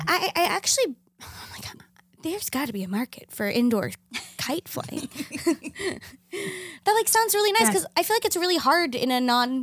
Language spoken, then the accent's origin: English; Arizona, United States; I grew up in Arizona and everyone has a pool.